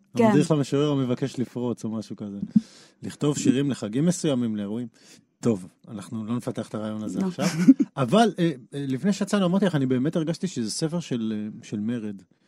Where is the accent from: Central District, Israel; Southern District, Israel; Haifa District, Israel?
Haifa District, Israel; Haifa; אני חיפאית, זאת אומרת, זה נמצא שם בהרבה מובנים.